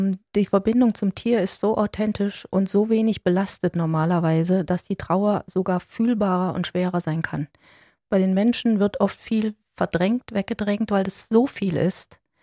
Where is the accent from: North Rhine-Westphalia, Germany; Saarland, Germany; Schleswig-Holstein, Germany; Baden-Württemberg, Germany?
Baden-Württemberg, Germany; Villingen; also born or lived in Berlin; in Villingen, Schwenningen, nach vielen Jahren Berliner Zeit und mich hat es zurückgezogen. Ich bin in Villingen groß geworden und jetzt bin ich wieder hier.